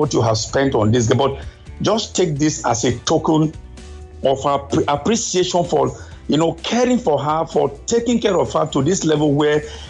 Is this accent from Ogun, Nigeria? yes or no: no; Edo, Nigeria; In Africa, for instance, I come from Edo State.